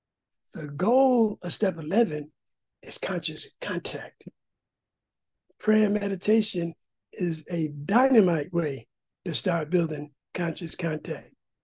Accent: Puerto Rico; I was raised in Catholicism. Most Puerto Rican families are. We're very poor.

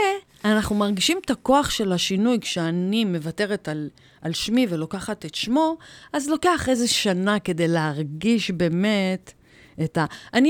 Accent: Ramla, Central District, Israel; born there; אני נולדתי ברמלה, להורים שעלו מאיראן

